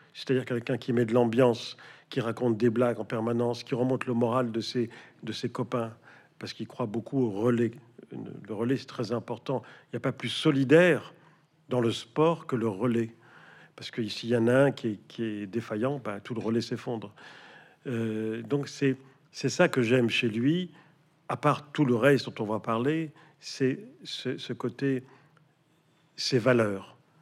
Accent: Morocco; Moi, je n'allais en Algérie que pour voir mes grands-parents pour les vacances, parce que je suis né au Maroc, j'habitais le Maroc, mais mon père est d'Oran et ma mère de Beaune. Qui se trouve dans le Constantinois.

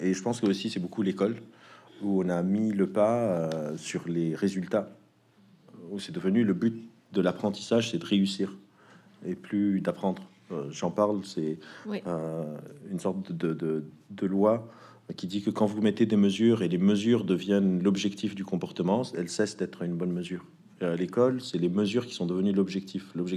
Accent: Lebanon; moved away; J'ai grandi au Liban, je suis venu du Liban en 2005.

